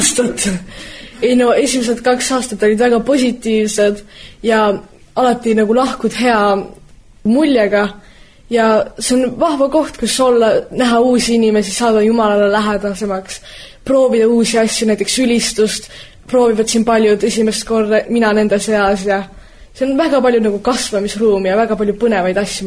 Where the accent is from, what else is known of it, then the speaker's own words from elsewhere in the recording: Tartu, Tartu County, Estonia; kuna mina olen Tartust pärit, siis minul on Tartus üpris palju tuttavaid